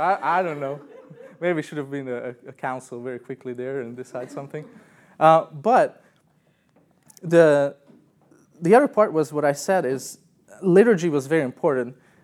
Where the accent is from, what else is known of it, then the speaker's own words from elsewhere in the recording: Hungary; English is a second language; moved away; So I grew up in Hungary. I think most of you know that. That's a small, small country in Eastern Europe.